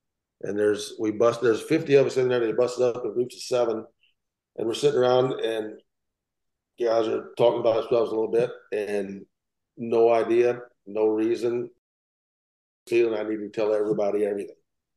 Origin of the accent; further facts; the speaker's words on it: Texas, United States; I'm redneck from East Texas, a place called Target and Prairie. I worked on a farm, baled hay, fixed fence.